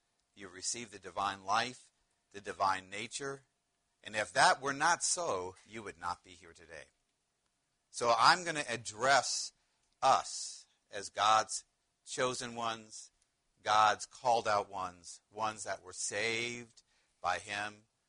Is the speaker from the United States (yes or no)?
yes; Ohio, United States; I'm from Ohio.